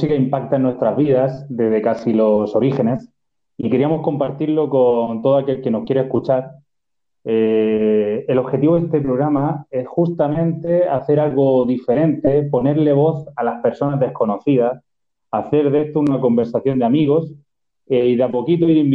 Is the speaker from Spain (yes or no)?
yes; Region of Murcia, Spain; born there; soy murciano de nacimiento, de un pueblo de la región de Murcia